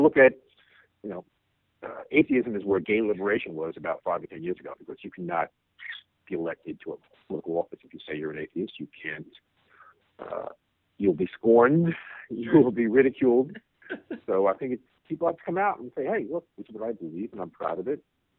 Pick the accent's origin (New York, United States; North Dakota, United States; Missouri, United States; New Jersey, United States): New York, United States; You know, I'm from New York, so we don't have people talking about Jesus Christ coming back